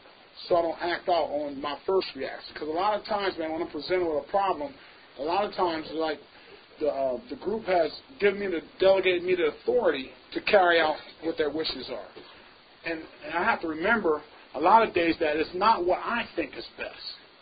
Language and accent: English; Lancaster, Pennsylvania, United States; And I'm from Lancaster, PA.